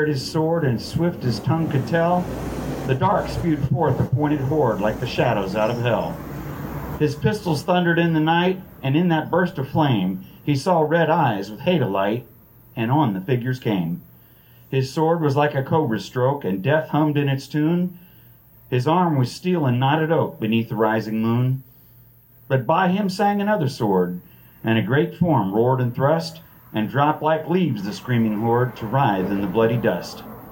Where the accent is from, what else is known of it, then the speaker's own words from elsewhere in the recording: Huntsville, Alabama, United States; from Huntsville, Alabama.